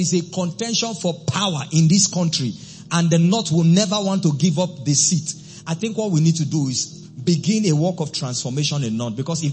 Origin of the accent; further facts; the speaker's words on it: Lagos, Nigeria; also born or lived in Port Harcourt / Maiduguri; I've lived in different parts of Nigeria. I was born in Lagos. I lived in Lagos, went to Port Harcourt, came to Maiduguri.